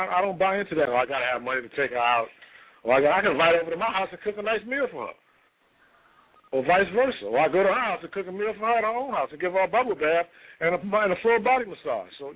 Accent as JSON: {"language": "English", "town": "Harlem", "region": "New York", "country": "United States", "tie": "born or raised there", "lives_now": "Albany, United States", "said": "I was born and raised in Harlem, but I now live in Albany, the Capital District area."}